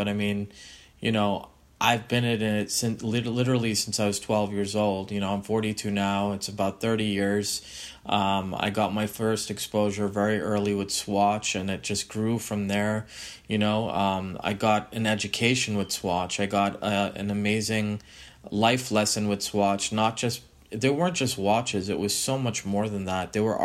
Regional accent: Boston, Massachusetts, United States; I'm from Boston. I think they're based out of Waltham, which was actually the next town over from where I was brought up.

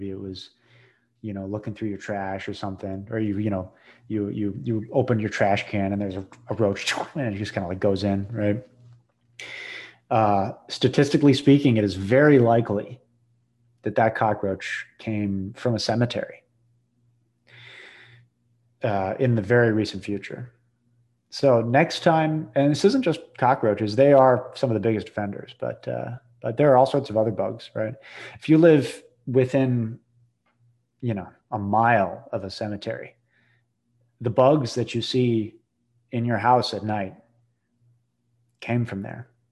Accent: New England, United States; now in New Orleans, United States; I live in New Orleans. I do a lot of local history. I'm from New England. I do a lot of New England history

